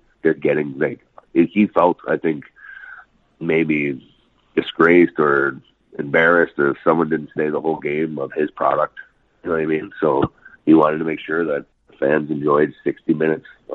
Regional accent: Toronto, Ontario, Canada; I grew up in Toronto, so we have like a little bit of a street mentality. But I was also a country boy, so I was a little wild.

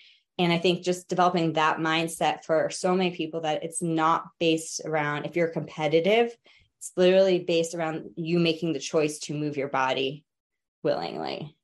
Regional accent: United States; But I grew up right outside New York City. So like, there's nothing there.

